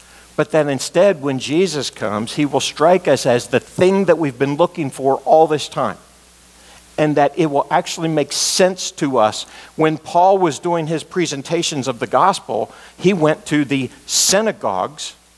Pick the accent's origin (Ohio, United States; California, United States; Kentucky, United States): Ohio, United States; I know I'm right in the center of West Virginia, but I was born in Ohio, and I was raised in Ohio, so I am an Ohio State Buckeye fan.